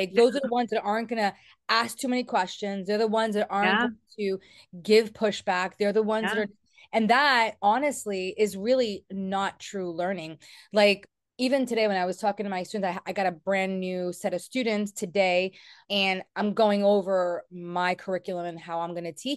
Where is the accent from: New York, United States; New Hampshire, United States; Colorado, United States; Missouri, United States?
New York, United States; Sorry, I am from New York.